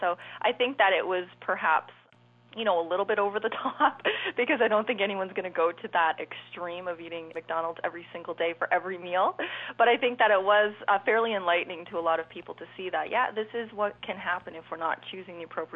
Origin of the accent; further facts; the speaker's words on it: Saskatchewan, Canada; And I actually was born and raised in Saskatchewan, so I grew up on a farm